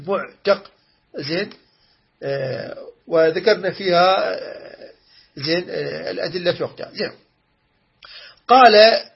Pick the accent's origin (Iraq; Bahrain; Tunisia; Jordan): Iraq; عندنا في العراق نقول أبري الذمة